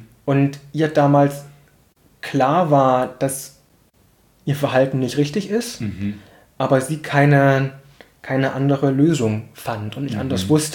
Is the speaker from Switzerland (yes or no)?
no; Plauen, Saxony, Germany; Da, wo ich aufgewachsen bin, in dem Stadtteil in Plauen, gab es einen Jugendclub und ein Jugendtheater